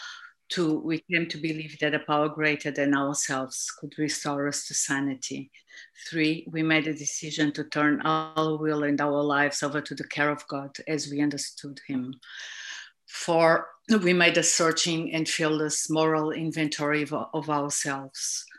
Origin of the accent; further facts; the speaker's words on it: Portugal; I'm an addict from Portugal.